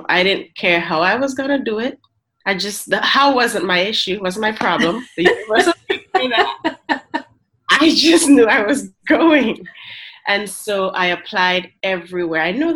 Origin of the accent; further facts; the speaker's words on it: Vermont, St. Vincent & Grenadines; moved away as an adult; I lived most of my time in a little community we call Vermont, as opposed to Vermont in the U.S.